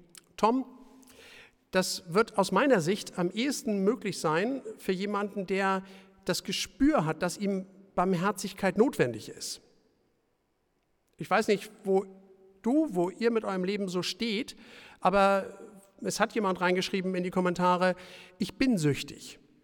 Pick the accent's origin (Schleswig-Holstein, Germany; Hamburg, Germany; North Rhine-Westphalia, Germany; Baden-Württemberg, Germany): Schleswig-Holstein, Germany; wir als Schleswig-Holsteiner sagen würden